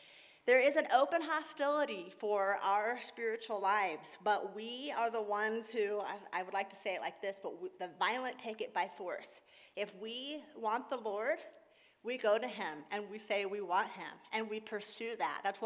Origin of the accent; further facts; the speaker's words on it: Missouri, United States; I'm from Missouri. No, I don't have mountains in Missouri. But we do have in the Ozarks, okay?